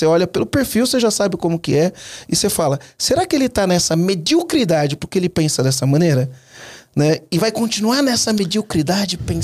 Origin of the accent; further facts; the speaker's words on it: São Paulo, Brazil; lá em Santo André, eu sou do ABC Paulista